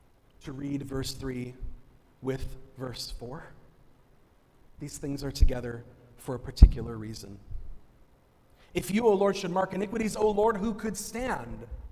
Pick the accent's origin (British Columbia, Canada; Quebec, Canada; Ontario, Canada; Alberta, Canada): British Columbia, Canada; Vancouver; As someone who's born and raised in Metro Vancouver, it's actually pretty easy for me to take the mountains for granted.